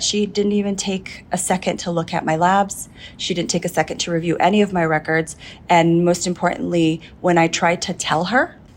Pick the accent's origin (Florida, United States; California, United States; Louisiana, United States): California, United States; San Diego; So I am from San Diego, California.